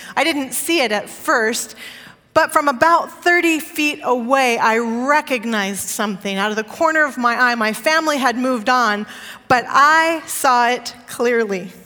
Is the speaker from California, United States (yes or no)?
yes; California, United States; I mean, I haven't told her I'm a Californian Adventist yet.